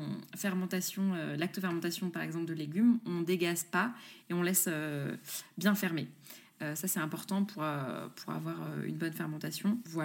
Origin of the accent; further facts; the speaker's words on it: Grand Est, France; Je suis alsacienne, donc je sais.